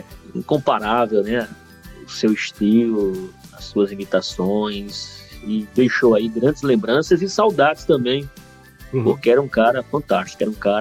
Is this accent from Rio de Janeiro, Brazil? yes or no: no; Alagoa Grande, Paraíba, Brazil; eu também sou de Alagoa Grande, então somos conterrâneos.